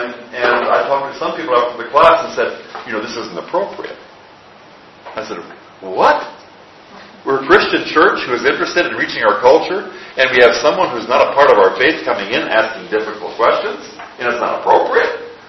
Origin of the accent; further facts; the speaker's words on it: Midwest, United States; I grew up in the Midwest in a Lutheran church that was dead emotionally.